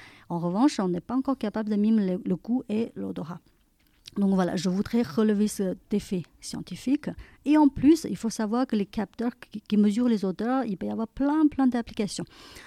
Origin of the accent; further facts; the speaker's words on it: China; moved away as an adult; now in France; je suis née en Chine et j'ai fait mes études jusqu'au master. Donc, c'est après bac avec 5 ans plus des études. Et ensuite, après le master en Chine, je suis arrivée en France pour faire une thèse.